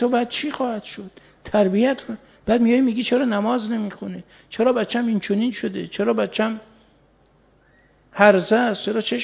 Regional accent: Mashhad, Razavi Khorasan, Iran; من بچه مشهدم

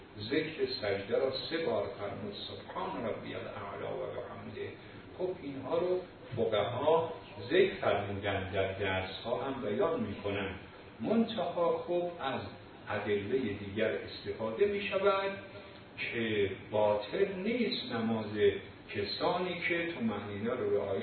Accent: Qom, Iran; حالا منی هم که تو قم بزرگ شدم

